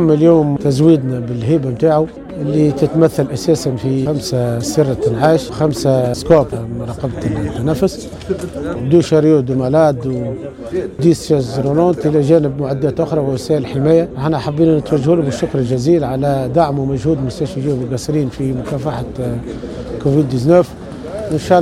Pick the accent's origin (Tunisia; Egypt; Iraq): Tunisia; وهذه ربما نحن كتونسيين ولا حتى في العالم ككل في أشد الحاجة